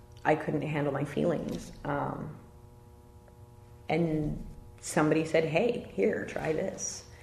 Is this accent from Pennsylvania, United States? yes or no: no; Sitka, Alaska, United States; We grew up together in Sitka years ago.